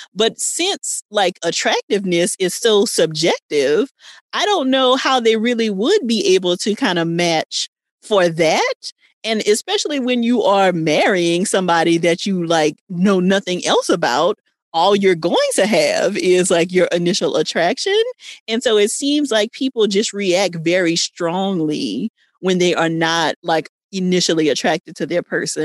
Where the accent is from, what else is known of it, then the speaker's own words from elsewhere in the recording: Louisiana, United States; because they were shooting in New Orleans, and, you know, I'm from Louisiana.